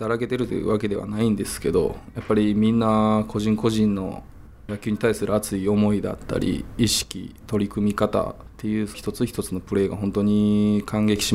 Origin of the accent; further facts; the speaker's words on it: Wakayama, Japan; now in Kashima, Japan; 僕もずっと地元が和歌山になりますので田舎は大好きですし